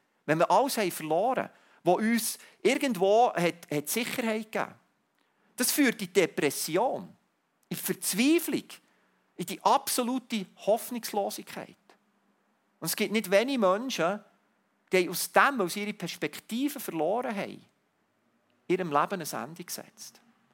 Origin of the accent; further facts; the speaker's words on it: Switzerland; Wie lange sind wir jetzt in dieser Corona-Krise als Schweizer?